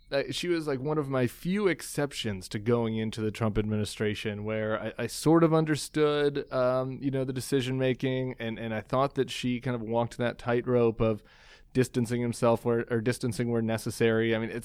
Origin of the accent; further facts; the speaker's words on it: Colorado, United States; now in California, United States; But I grew up in Colorado, Charlie, so I can brave the elements.